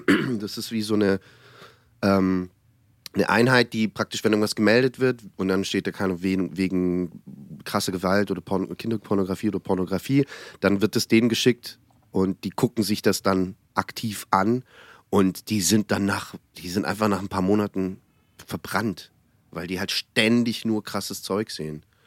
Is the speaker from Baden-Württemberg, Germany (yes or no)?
yes; Baden-Württemberg, Germany; Genau, die, weil aus Heidenheim, Steinheim und ich komme ja eigentlich aus der Gegend.